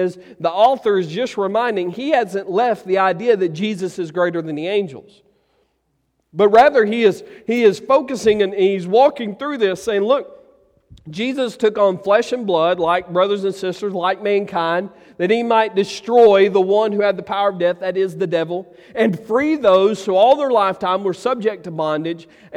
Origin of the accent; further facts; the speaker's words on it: Ratcliffe, Arkansas, United States; moved away; I remember when we first moved to Memphis. Y'all don't forget, I grew up in Ratcliffe, Arkansas. Okay? It ain't as big as it sounds.